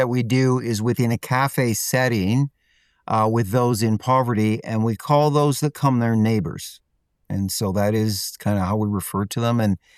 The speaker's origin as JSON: {"language": "English", "region": "Ontario", "country": "Canada", "tie": "born or raised there", "said": "I grew up in a neighborhood. I grew up in Ontario, originally from Ontario."}